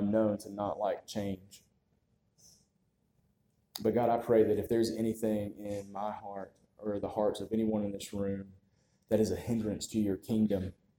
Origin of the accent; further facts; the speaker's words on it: North Carolina, United States; Growing up in North Carolina, one thing that I noticed when I used to work for Kmart back in high school.